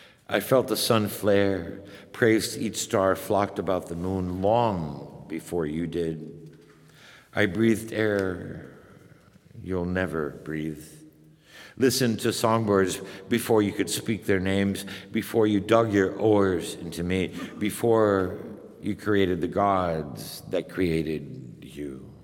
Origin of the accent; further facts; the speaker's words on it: Cuba; also born or lived in Guatemala; I've lived in Guatemala. I'm from Cuba. I have a different perspective than many Americans do.